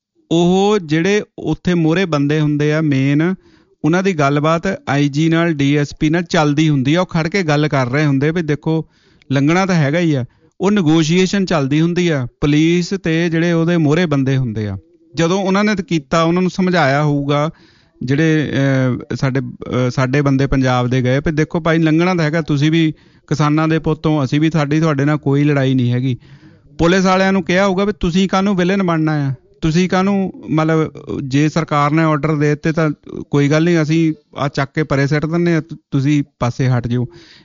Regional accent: Punjab, India; ਰੱਬ ਦਾ ਕੋਟ ਕੋਟ ਧੰਨਵਾਦ ਕਰਦਾ ਹਾਂ ਕਿ ਸਾਡਾ ਜੰਮਪਲ ਪੰਜਾਬ ਦਾ ਹੈ ਅਤੇ ਪੰਜਾਬ ਦੀ ਧਰਤੀ ਵਿੱਚ ਹੀ ਇਹ ਗੁਣ ਹੈ

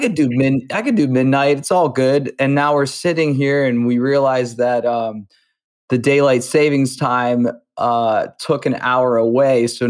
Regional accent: Youngstown, Ohio, United States; I'm from Youngstown, Ohio, and one of my choices was Otterbein.

